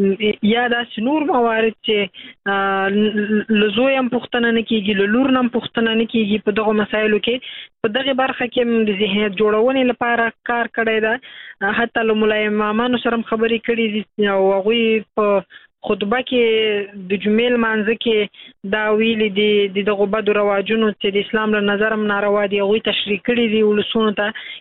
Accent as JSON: {"language": "Pashto", "country": "Afghanistan", "said": "مونږ افغانان یو، دا باید نو وای چې دا زما خپل ولایت ده"}